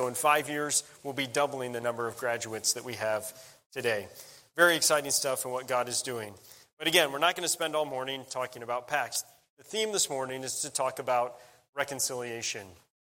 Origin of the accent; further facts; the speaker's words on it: Cleveland, Ohio, United States; We're from Cleveland. Go Tribe.